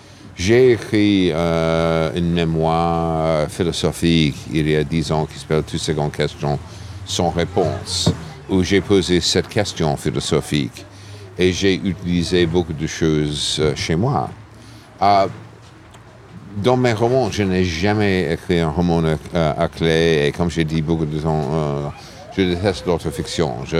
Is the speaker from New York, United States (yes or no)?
yes; New York, United States; mais c'est ma ville natale